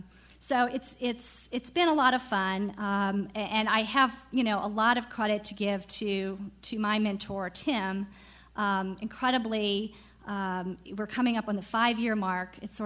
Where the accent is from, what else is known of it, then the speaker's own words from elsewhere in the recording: New Orleans, Louisiana, United States; I'm from New Orleans, and we had a debate with the two men who were running for governor at the time